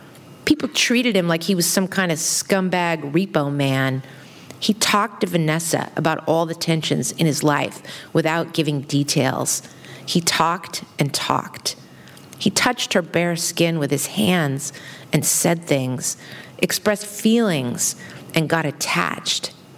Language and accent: English; San Francisco, California, United States; And I grew up in San Francisco in the same neighborhood where I have my narrator, where she's from, where she grew up.